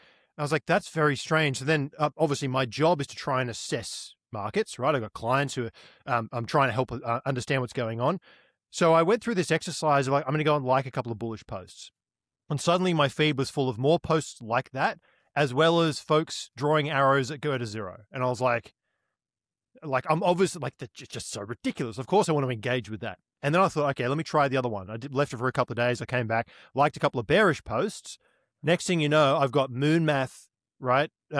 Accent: Australia; because as an Aussie, we recently had a bunch of tax changes

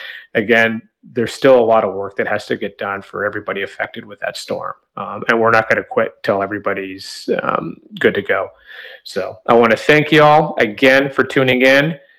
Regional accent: Canada; moved away as an adult; now in United States; I was born and raised in Canada. My first 18 years of life lived up there.

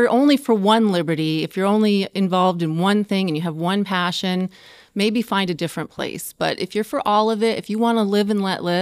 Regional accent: New York, United States; now in New Hampshire, United States; We came here from New York. We're not used to that.

